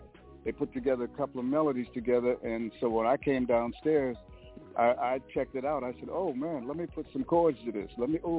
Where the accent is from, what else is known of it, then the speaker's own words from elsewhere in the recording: St. Paul, Minnesota, United States; Well, you know, I came up in what we call the ghetto of St. Paul, which is an area called Rondo Street.